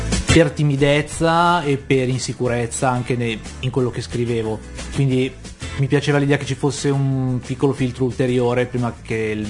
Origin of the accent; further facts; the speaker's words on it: Milan, Lombardy, Italy; sono giovane dentro la chitarra, vengo da Milano, ho iniziato a suonare circa 20 anni fa